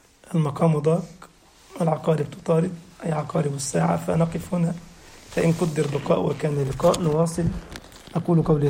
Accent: Egypt; وفي بلدة عندنا في مصر اسمها بنها، دي مشهورة بأنقى أنواع العسل

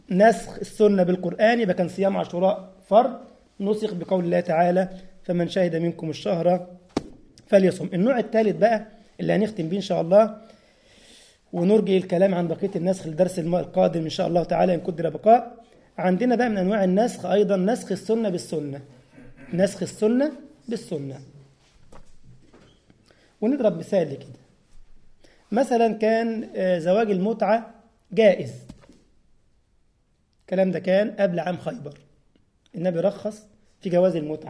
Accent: Egypt; يعني حتى عندنا في مصر كثيرا ما يكون كل فترة كده جزار في الحي

